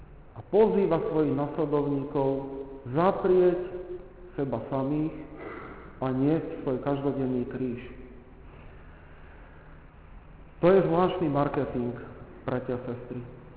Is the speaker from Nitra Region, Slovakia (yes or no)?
yes; Žemberovce, Nitra Region, Slovakia; V nedeľu som bol doma v Žemberovciach